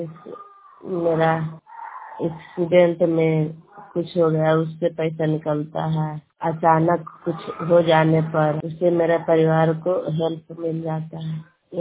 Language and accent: Hindi; Bihar, India; मैं बलवा पर के रहने वाली हूँ और नारदीगंज प्रखंड में रहा है और नवादा डिस्ट्रिक्ट से बिलोंग करती हूँ।